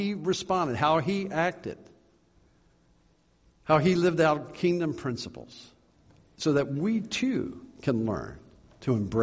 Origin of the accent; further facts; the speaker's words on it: Pennsylvania, United States; and I was from Pennsylvania.